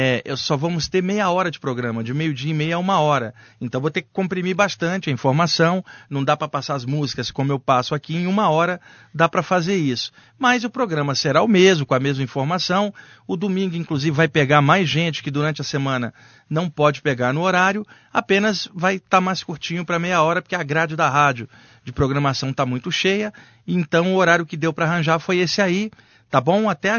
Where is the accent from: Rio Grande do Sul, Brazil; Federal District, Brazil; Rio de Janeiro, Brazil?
Rio de Janeiro, Brazil; moved away as an adult; now in São Paulo, Brazil; Eu sou carioca, eu moro aqui há 20 anos